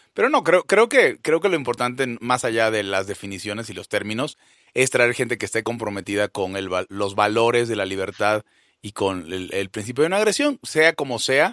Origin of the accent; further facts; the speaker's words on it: Venezuela; moved away as an adult; now in Mexico; yo vivo en México, pero nací en Venezuela y viví ahí buena parte de mi vida.